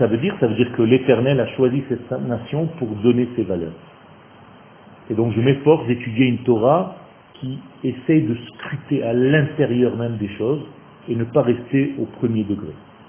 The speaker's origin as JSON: {"language": "French", "town": "Nice", "region": "Provence-Alpes-Côte d'Azur", "country": "France", "tie": "born or raised there", "said": "c'est un ami d'enfance en fait, on a grandi ensemble à Nice"}